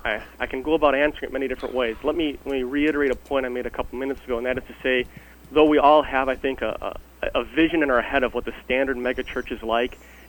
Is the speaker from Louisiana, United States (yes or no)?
no; Milwaukee, Wisconsin, United States; also born or lived in France; My family actually emigrated to the United States from France when I was a young child, but I did grow up basically around Milwaukee, though.